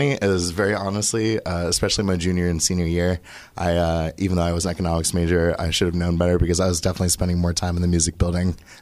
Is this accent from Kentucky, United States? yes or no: no; Philadelphia, Pennsylvania, United States; born there; now in Pittsburgh, United States; I am actually a pretty recent transplant to Pittsburgh. I was born in Philadelphia originally.